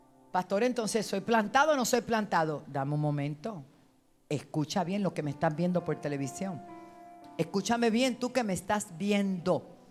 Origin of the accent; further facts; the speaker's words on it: Puerto Rico; Yo dije, yo soy boricua.